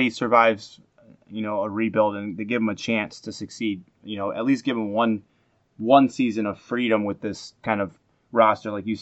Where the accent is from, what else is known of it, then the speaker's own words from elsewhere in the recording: Cleveland, Ohio, United States; I'm from Cleveland